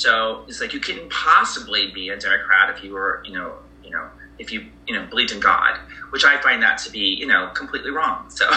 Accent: Ohio, United States; now in Palm Springs, United States; I live in Palm Springs, California, but I was raised in Ohio, amongst all Republicans.

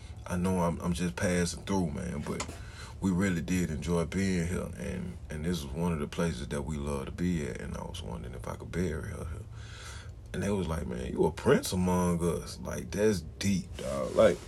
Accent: Birmingham, Alabama, United States; now in Memphis, United States; And even though I'm just like, I'm still from Birmingham, Alabama. I'm still telling them, I'm from Birmingham. I just came chill out here

